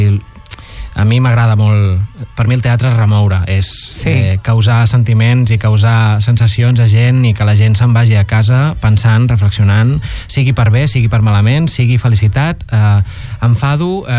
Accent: Terrassa, Catalonia, Spain; Sí, soc de Terrassa, soc terrassenc.

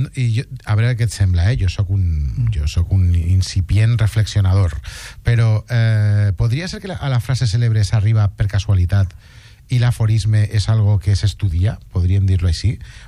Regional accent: Castellón, Valencian Community, Spain; Jo sóc castellonenc.

